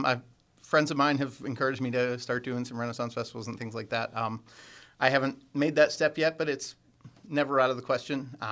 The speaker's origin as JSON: {"language": "English", "town": "Shadyside", "country": "United States", "tie": "born or raised there", "said": "I grew up in Shadyside, right along the railroad tracks at the corner of South Graham and Potter Street."}